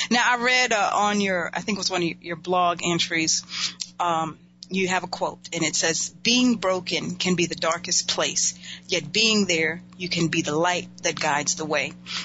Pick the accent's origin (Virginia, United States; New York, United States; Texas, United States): New York, United States; And I'm a New Yorker. I need a slice of pie.